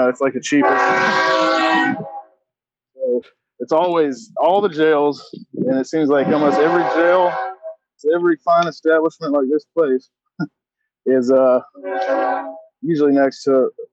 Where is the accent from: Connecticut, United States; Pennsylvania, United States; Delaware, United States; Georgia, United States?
Georgia, United States; Augusta; I grew up in Augusta, Georgia.